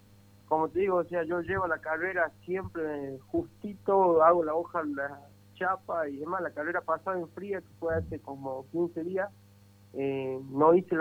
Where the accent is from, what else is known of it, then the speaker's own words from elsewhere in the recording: Famaillá, Tucumán, Argentina; Sí, yo soy de Famaillá.